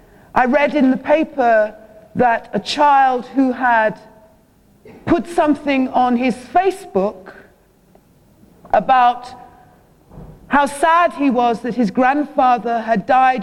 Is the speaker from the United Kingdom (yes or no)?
yes; London, United Kingdom; And I know from being a Londoner that all of us travel with a level of fear when we step into the underground.